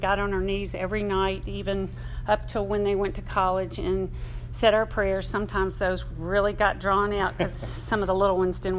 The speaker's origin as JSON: {"language": "English", "town": "Memphis", "region": "Tennessee", "country": "United States", "tie": "born or raised there", "said": "but I grew up Roman Catholic in Memphis, Tennessee."}